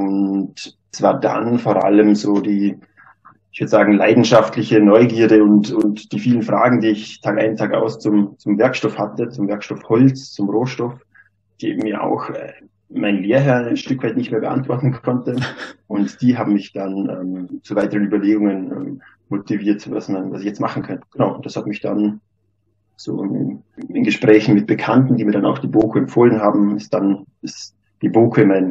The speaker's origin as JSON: {"language": "German", "town": "Hohenems", "region": "Vorarlberg", "country": "Austria", "tie": "born or raised there", "said": "Also ich komme aus Hohenems, das liegt im Rheintal in Vorarlberg, im Ländle, wie man oft auch sagt. Meine Eltern kommen ursprünglich aus dem Bregenzer Wald. Das ist eine sehr holzbaureiche Region, würde ich sagen."}